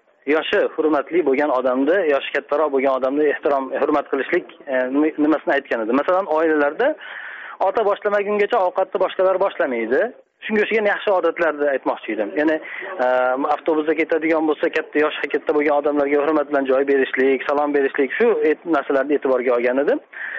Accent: Andijan, Andijan Region, Uzbekistan; Andijondan.

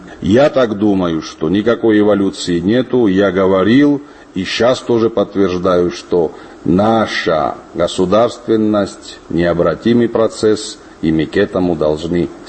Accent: Georgia; born there; first language Ossetian; Russian is a second language; мой родной язык. Этот язык осетинский, но я родился в Грузии, это я не скрываю.

